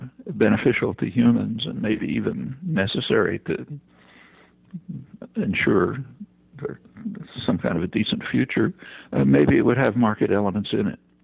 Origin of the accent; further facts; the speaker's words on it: United States; I grew up in the United States, but through childhood and actually through my college and graduate student years, I saw plenty of it.